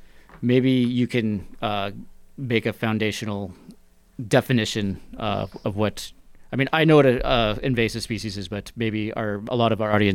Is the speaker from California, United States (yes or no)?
yes; California, United States; I'm from California. There's like 1,200 invasive species in California.